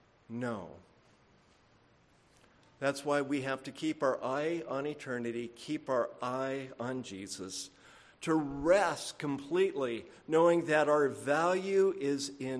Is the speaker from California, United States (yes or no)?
yes; San Francisco, California, United States; born there; now in Yakima, United States; There's a reason why I live in Yakima, not Seattle. You know? I was born in San Francisco. I went through the 60s as a child.